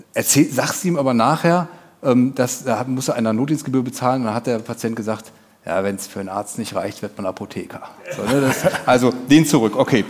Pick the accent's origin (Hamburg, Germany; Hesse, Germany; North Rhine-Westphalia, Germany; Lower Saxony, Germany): North Rhine-Westphalia, Germany; Düsseldorf; also born or lived in Cologne; Ich bin gebürtiger Kölner, ja.